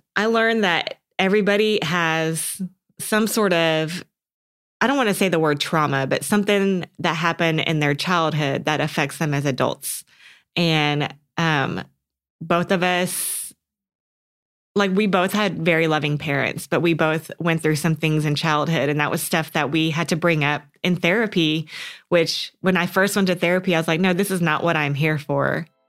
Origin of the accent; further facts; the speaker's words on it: College Station, Texas, United States; I'm from College Station, Texas. And so that has kind of been my dream college.